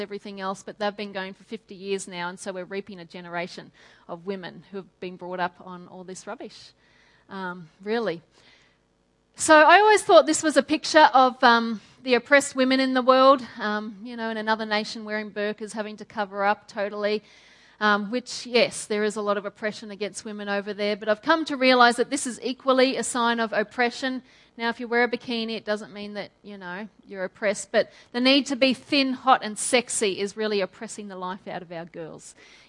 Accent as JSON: {"language": "English", "town": "Toowoomba", "region": "Queensland", "country": "Australia", "tie": "born or raised there", "said": "So I grew up in Toowoomba. My dad's a pastor there as well. So I grew up in a great Christian family."}